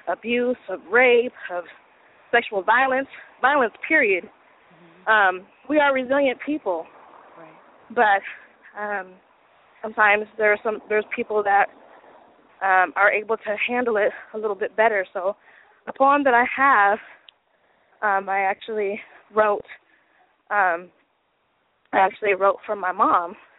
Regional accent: Vallejo, California, United States; also born or lived in Berkeley; I'm actually from Vallejo. That's where I was raised. I was born in Berkeley but raised in Vallejo.

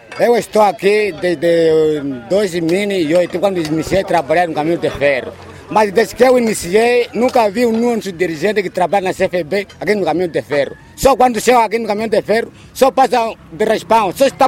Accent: Cubal, Benguela, Angola; Somos do Cubale.

